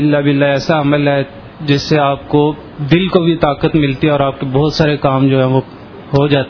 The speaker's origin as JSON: {"language": "Urdu", "town": "Mirpur", "region": "Azad Kashmir", "country": "Pakistan", "said": "میں میرپور آزاد کشمیر سے تعلق رکھتا ہوں."}